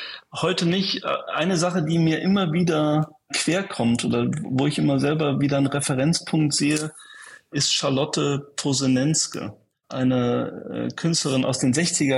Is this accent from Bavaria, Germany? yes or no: no; Mönchengladbach, North Rhine-Westphalia, Germany; also born or lived in Cologne; Mönchengladbach. Das ist eine Stadt, in der ich groß geworden bin. Ich bin eigentlich in Köln geboren, aber dann kann ich mich nicht dran erinnern. Also ich bin mit meiner Familie in Mönchengladbach groß geworden